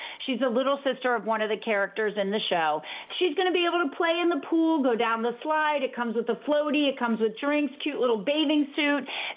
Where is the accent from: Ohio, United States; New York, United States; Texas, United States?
Ohio, United States; Mansfield; You know, I grew up in Mansfield, Ohio, and my sisters live in Columbus.